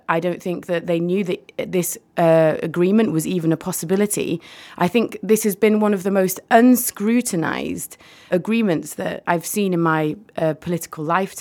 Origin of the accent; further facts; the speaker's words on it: Wales, United Kingdom; Well, I've opposed austerity since 2010 and I'm from Wales